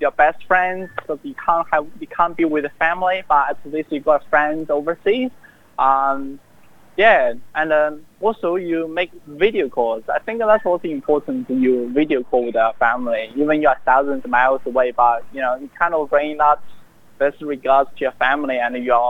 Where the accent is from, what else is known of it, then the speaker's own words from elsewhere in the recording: China; now in Australia; I'm studying commerce. I'm in the UNSW, and I'm from China, mainland China.